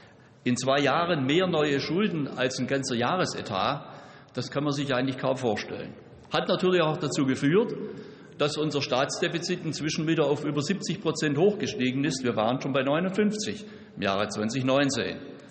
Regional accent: Baden-Württemberg, Germany; Mein Heimatland, ja, Baden-Württemberg hat es.

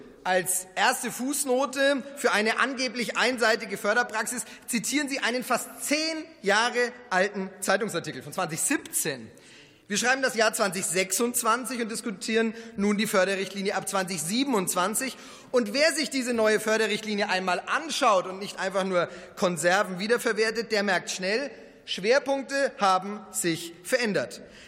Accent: Erlangen, Bavaria, Germany; zum Beispiel in meiner Heimatstadt Erlangen

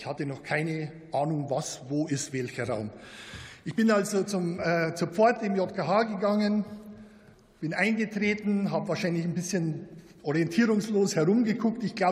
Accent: Bavaria, Germany; es freut mich, dass ich als Niederbayer meine letzte Rede hier im Deutschen Bundestag ausgerechnet zur Reform der Stiftung preußischer Kulturbesitz halten darf.

